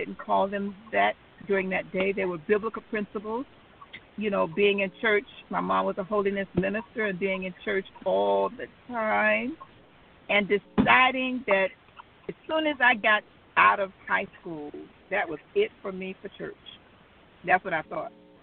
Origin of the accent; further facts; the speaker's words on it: Riviera Beach, Florida, United States; Well, naturally, I was born and raised in Riviera Beach, actually born on a street that used to be called Comus Avenue, right in front of Goodmark Park.